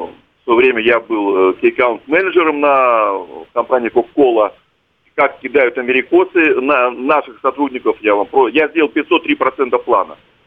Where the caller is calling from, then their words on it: Moscow, Russia; из Москвы.